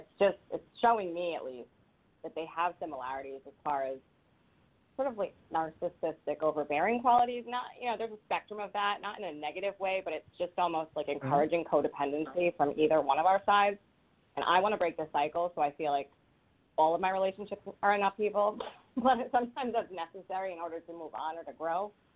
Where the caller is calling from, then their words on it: Rhode Island, United States; I'm calling in from Rhode Island.